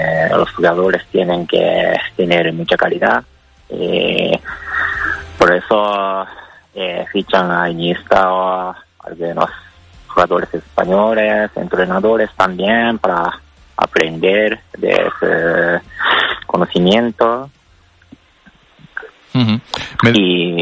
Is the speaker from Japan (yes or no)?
yes; Japan; Pero como un japonés, ojalá que sea 1-1.